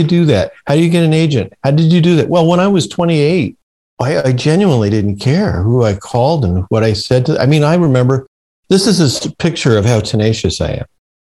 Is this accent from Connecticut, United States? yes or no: yes; New London, Connecticut, United States; I grew up in New London, Connecticut, so I wasn't afraid of being in New York